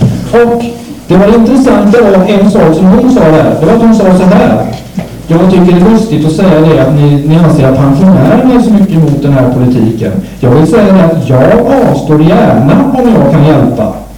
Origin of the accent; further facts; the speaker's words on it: Gothenburg, Västra Götaland County, Sweden; där jag själv kommer från. Jag kommer från Göteborg från början.